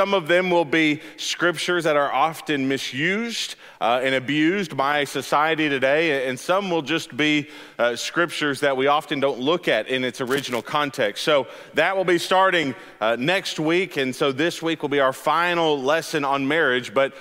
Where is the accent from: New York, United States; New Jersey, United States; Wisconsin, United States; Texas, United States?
Texas, United States; also born or lived in Alabama; Now, I was the black sheep of Alabama. I never liked either of those schools, really, because I grew up in Texas for some of my life.